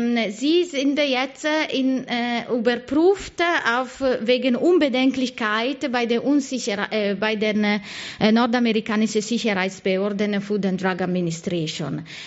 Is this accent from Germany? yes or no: no; Italy; ist ein Italiener, der interessanterweise aus meiner Heimatstadt kommt.